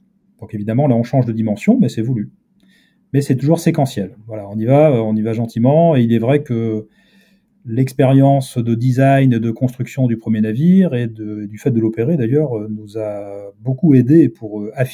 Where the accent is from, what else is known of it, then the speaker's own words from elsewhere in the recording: Brittany, France; On est breton, on regarde en face, on voit rapidement New York comme zone de chalandise